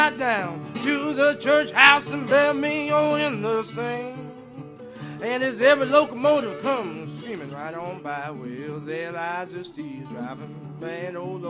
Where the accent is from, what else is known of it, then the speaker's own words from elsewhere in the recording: Brooklyn, New York, United States; also born or lived in Park Slope / Sunset Park; Yeah, I was born in Bed-Stuy, and I grew up in Bed-Stuy, and I moved around a lot, you know, to Park Slope, Sunset Park, all over New York, I guess, but mostly in Brooklyn, yeah, for sure.